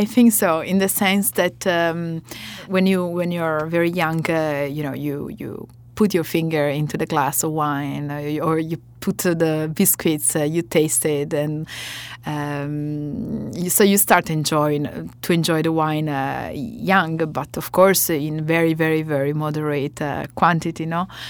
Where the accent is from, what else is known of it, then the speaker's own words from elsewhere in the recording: Castiglione Falletto, Piedmont, Italy; I come from Castiglione Falletto, where the winery is located, and it's 500 people.